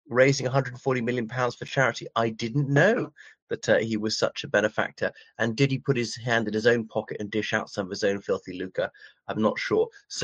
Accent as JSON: {"language": "English", "country": "Ireland", "said": "from Ireland, so welcome back to my channel"}